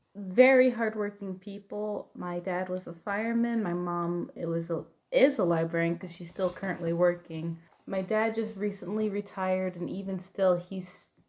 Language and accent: English; Bloomington, Indiana, United States; Growing up in Bloomington, it's a very, compared to Indiana, it's a very diverse place compared to Indiana.